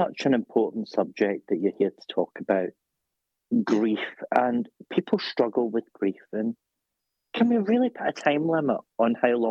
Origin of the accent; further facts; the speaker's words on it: United Kingdom; being British the way we are